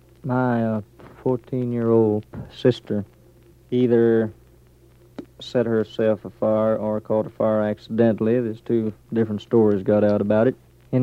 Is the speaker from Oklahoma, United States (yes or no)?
yes; Okemah, Oklahoma, United States; born there; I was born there on July the 14th, 1912.